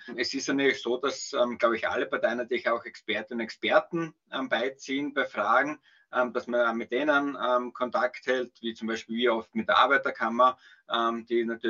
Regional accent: Styria, Austria; Ich komme aus der Obersteiermark.

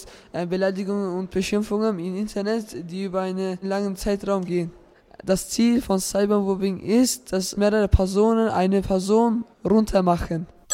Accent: Vorarlberg, Austria; Hallo Leute … ich komme aus Vorarlberg

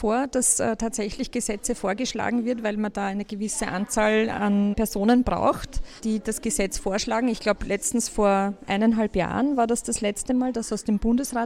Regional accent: Lower Austria, Austria; Ich komme aus Niederösterreich, aus einer ein bisschen ländlicheren Gegend.

